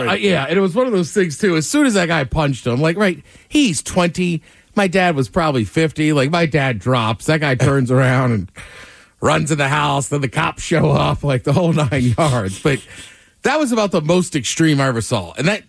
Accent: College Park, Maryland, United States; So I grew up in College Park, Maryland.

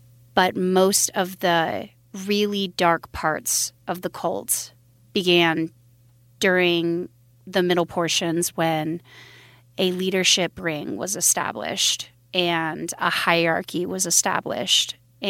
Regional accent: Billings, Montana, United States; born there; I was born in Billings, Montana, in a religious cult that is federally recognized called Curly Thornton Ministries.

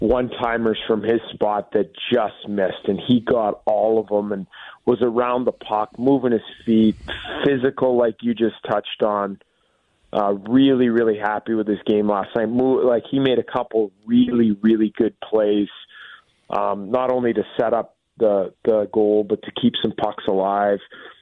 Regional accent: Canada; Growing up in Canada

